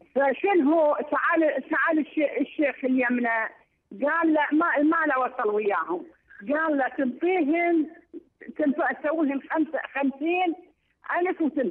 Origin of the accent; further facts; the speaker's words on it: Iraq; أنا من العراق